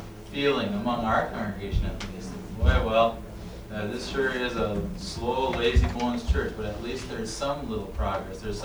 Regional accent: Fargo, North Dakota, United States; I'm from Fargo, North Dakota, and a pastor there.

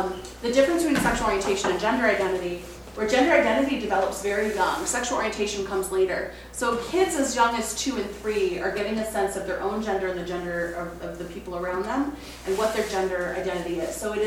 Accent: Florida, United States; also born or lived in Fargo, North Dakota; So I come from Florida originally, so going to North Carolina is taking me closer back home, but here I'm by way of a three-day drive from Fargo, North Dakota.

